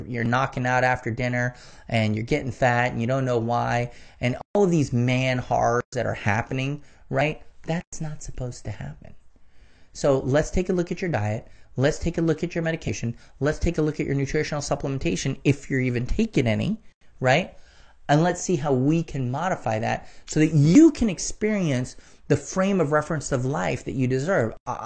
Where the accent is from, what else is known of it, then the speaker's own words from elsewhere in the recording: Philippines; I'm a Filipino.